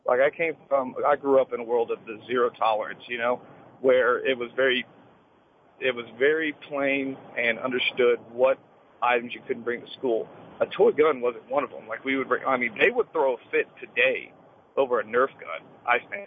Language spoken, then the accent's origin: English; Texas, United States; my wife, we're both from Texas, we grew up in an age where, like, no kidding, you would be able to show up in high school.